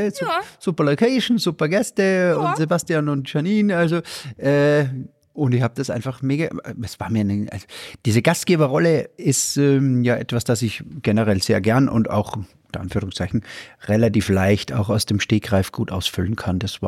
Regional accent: Styria, Austria; von einem großartigen Saftproduzenten aus meiner Heimat der Steiermark

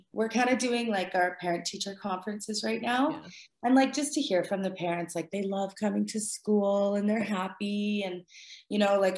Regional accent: Alberta, Canada; And I grew up in Alberta, like couldn't be more landlocked.

